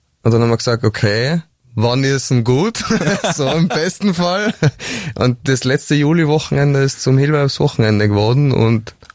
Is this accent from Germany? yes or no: no; Telfs, Tyrol, Austria; wir sind beide aus Delfs.